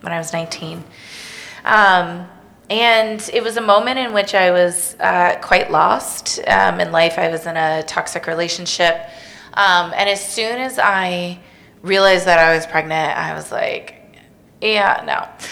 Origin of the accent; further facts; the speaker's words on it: Evanston, Illinois, United States; Chicago, I had it just up the street, I'm from Evanston.